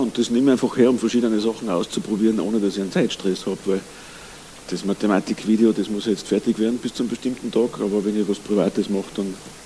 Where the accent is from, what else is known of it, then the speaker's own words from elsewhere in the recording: Tyrol, Austria; bei uns in Tirol gibt es den M-Preis